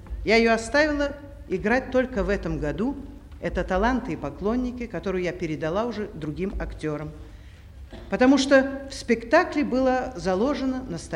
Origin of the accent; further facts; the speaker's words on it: Kyiv, Ukraine; now in Moscow, Russia; так и я всегда из Киева стремилась в Москву